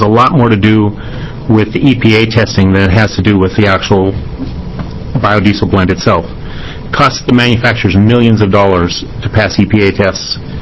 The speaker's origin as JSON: {"language": "English", "region": "North Dakota", "country": "United States", "tie": "born or raised there", "said": "Growing up in North Dakota, as I did, I saw and knew lots of farmers that got paid not to grow crops."}